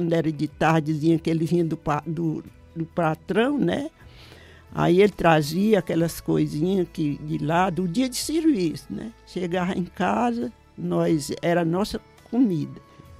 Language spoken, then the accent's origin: Portuguese; Ipuçaba, Ceará, Brazil; born there; Eu nasci depois da Vaz de Giló, num lugar chamado Ipuçaba.